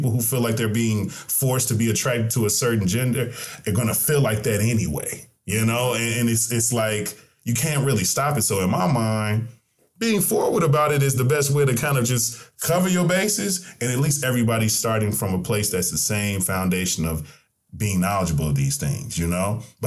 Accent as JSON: {"language": "English", "region": "Tennessee", "country": "United States", "tie": "born or raised there", "said": "because I grew up in Tennessee"}